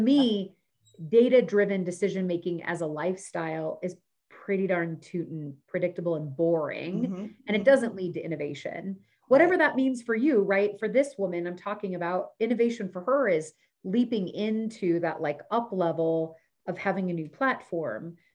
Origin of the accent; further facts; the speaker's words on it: United States; born there; I was born here. I was born in the United States.